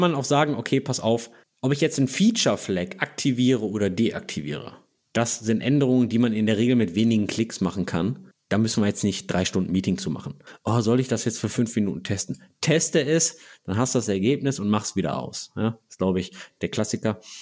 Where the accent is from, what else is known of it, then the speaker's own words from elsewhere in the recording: North Rhine-Westphalia, Germany; ich bin aus dem Pott